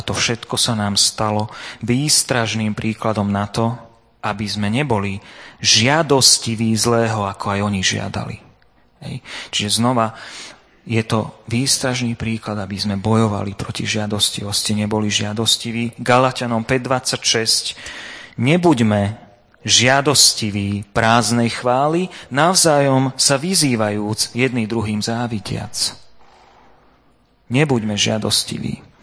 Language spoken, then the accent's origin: Slovak; Nesvady, Nitra Region, Slovakia; Ja som vyrastal tu v Nesvadoch